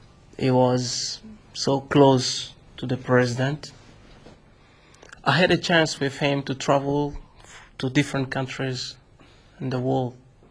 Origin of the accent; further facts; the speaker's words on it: DR Congo; I'm from Congo, Republic Democratic of Congo. I was born on 1st of June 1975, and I was a student in my country.